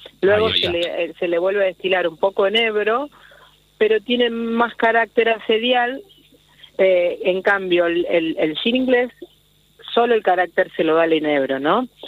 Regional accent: Rosario, Santa Fe, Argentina; born there; also born or lived in Spain; yo nací en Rosario, amo profundamente donde nací, mi casa, Santa Fe, el litoral de Argentina, o sea, es como vamos abriendo los anillos, ¿no? Amo muchísimo el lugar donde nací, tuve la oportunidad de viajar, de más joven, digamos, estuve viviendo en España

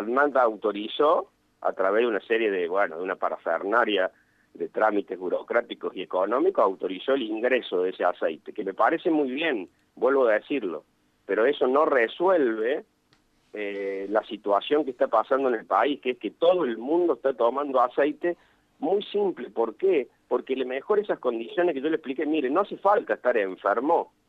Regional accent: Argentina; me parece que como argentinos vamos a llegar, ¿no?

